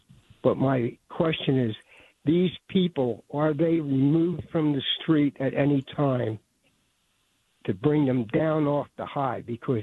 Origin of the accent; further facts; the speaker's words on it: Philadelphia, Pennsylvania, United States; I'm 80 years old. I grew up in Philadelphia.